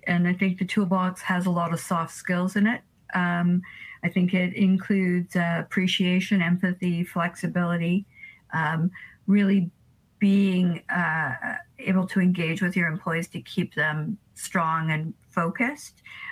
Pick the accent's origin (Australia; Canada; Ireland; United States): Canada; I'm a Canadian.